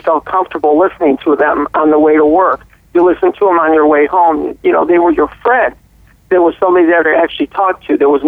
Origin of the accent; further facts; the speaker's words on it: Cleveland, Ohio, United States; You know, growing up in Cleveland, Ohio, it was a great spot for hit makers back then.